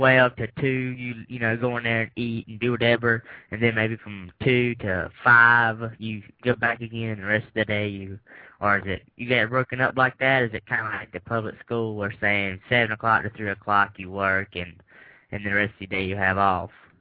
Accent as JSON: {"language": "English", "town": "Taylorsville", "region": "Illinois", "country": "United States", "tie": "born there", "said": "I'm glad I was born in Taylorsville."}